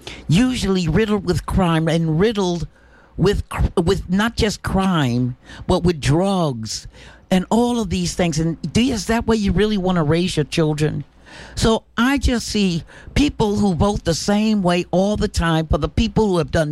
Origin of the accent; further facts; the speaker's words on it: United States; Now, when I grew up in America, I was taught that being a citizen of America was such a privilege.